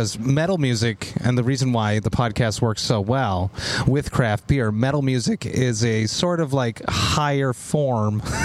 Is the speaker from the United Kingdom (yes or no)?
no; Montreal, Quebec, Canada; I'm from Montreal, right?